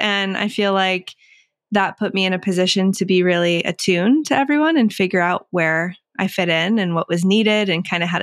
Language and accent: English; Westhampton, Massachusetts, United States; So originally from Western Mass, West Hampton. A lot of people probably don't know where that is because it's a tiny little town